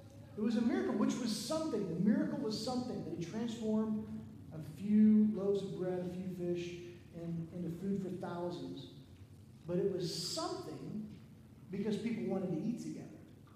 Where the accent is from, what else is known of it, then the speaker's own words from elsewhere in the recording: Missouri, United States; And so I grew up in Missouri. My parents, they both graduated from Oklahoma State University. And they moved to Missouri, St. Joseph, where they started their lives.